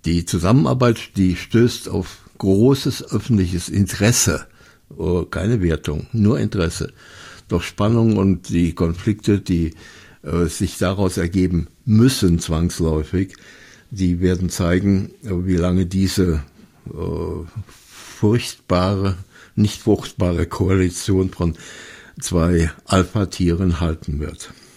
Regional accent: Germany; Ich bin Deutscher. Ich darf es.

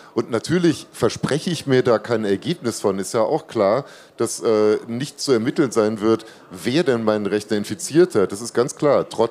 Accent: Baden-Württemberg, Germany; in Baden-Württemberg, wo ich herkomme

